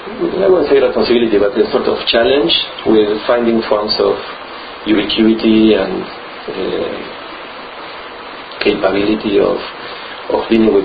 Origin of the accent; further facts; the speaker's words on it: Buenos Aires, Argentina; From Argentina, from Buenos Aires.